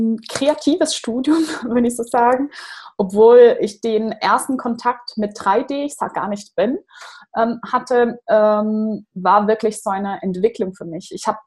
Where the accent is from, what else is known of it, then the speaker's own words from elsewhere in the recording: Brazil; German is a second language; moved away as an adult; now in Germany; ich bin Brasilianerin, deshalb hängt auch das Plakat von Rio da oben. bin seit 10 Jahren in Deutschland